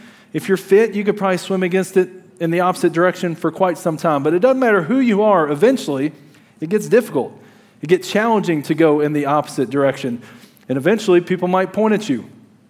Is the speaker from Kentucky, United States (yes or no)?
yes; Kentucky, United States; When I was a kid growing up in Kentucky